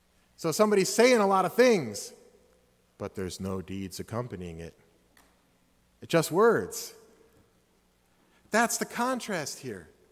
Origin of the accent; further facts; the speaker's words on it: Streamwood, Illinois, United States; It produced a revival back in Streamwood, my hometown.